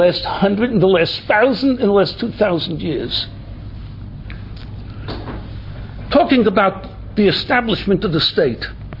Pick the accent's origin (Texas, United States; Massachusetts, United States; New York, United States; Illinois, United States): New York, United States; Williamsburg; I lived in Williamsburg. I was born in Williamsburg. Most people in the world don't even know that there was a hospital called the Williamsburg Maternity Hospital. That's where I was born.